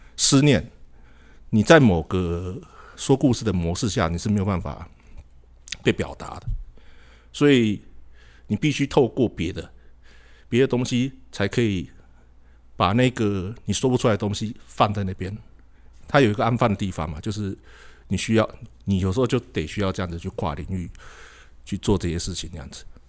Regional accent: Hsinchu, Hsinchu County, Taiwan; 我爸是空军基地修那个战斗机的维修，就直接军人了，我就在新竹出生长大，读书一直在外面了，那是2021年的时候才回来

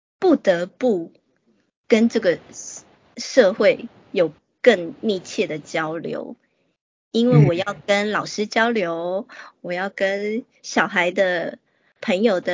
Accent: Taipei, Taiwan; now in Tokyo, Japan; 我还记得以前我每次只要从羽田机场飞回松山，台北松山机场降落的瞬间，我都会就是整个人肩膀超放松，然后就深呼吸，然后就觉得天哪，我回家了。

